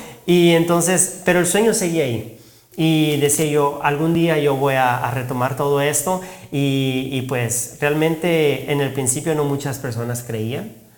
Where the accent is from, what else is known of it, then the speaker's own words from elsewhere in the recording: Guatemala; después de 5 años nos regresamos a Guatemala. Ya, yo soy de Guatemala, entonces regresamos a Guatemala y viví allá un tiempo. Hice toda mi primaria allá, la secundaria.